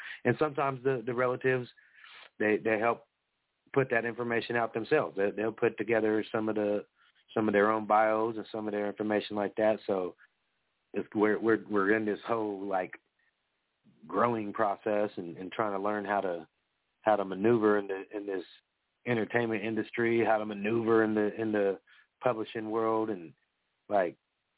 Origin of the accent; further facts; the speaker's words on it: California, United States; now in Colusa, United States; I'm Miwok. I'm from California, but I'm on the Putwin land. I'm on the Kutsuldihi Reservation here in Colusa, California, with my wife's relatives.